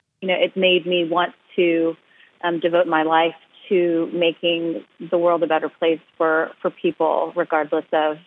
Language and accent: English; Kentucky, United States; just growing up in Kentucky, in and around impoverished people, my family is from Harlan County, Kentucky